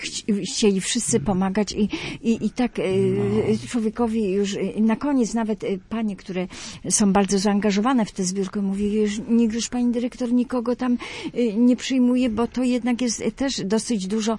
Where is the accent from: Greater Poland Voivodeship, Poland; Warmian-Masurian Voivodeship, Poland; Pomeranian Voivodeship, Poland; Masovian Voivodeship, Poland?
Greater Poland Voivodeship, Poland; bo ja z Poznańskiego